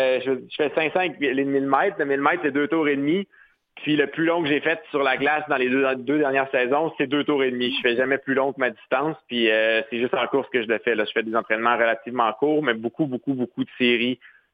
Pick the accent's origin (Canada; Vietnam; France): Canada; Quebec City, Quebec; Mais nous, Canadiens, moi, je viens de Québec, mais je suis allé à Calgary tellement de fois dans ma vie qu'on est habitué.